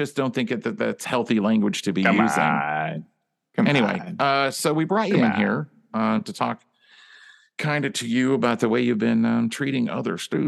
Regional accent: the South, United States; Well, I'm from the South, so whatever works for you.

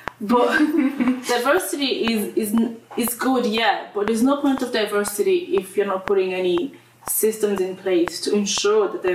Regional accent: Ireland; We are Irish, and we're not going anywhere.

